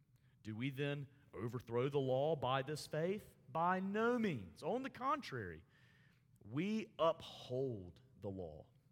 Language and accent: English; Montgomery, Alabama, United States; In the church I grew up in Montgomery, Alabama, Trinity Presbyterian Church, another PCA church